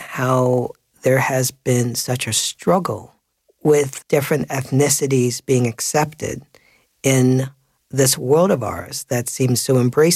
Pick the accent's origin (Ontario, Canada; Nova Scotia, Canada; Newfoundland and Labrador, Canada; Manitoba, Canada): Ontario, Canada; Toronto; I get to perform … in my hometown. This will be the first time Toronto has heard this piece of mine.